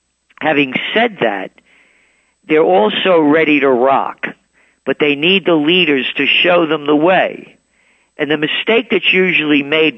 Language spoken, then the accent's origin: English; Bronx, New York, United States; also born or lived in Yonkers; You know, I grew up in the Bronx and Yonkers, you know, whatever it wasn't, you know, it wasn't Scarsdale.